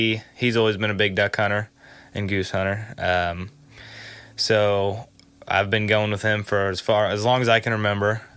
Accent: Bunker Hill, United States; In 2020, we moved from outside of town. I'm from Bunker Hill into town.

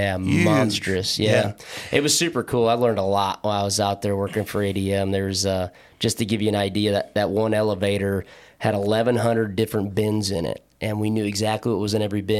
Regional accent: Illinois, United States; I grew up in the Quad Cities area. I've spent a lot of time, obviously growing up in Illinois

